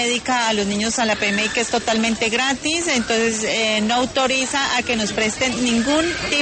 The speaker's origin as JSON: {"language": "Spanish", "country": "Colombia", "said": "la mayoría somos colombianos."}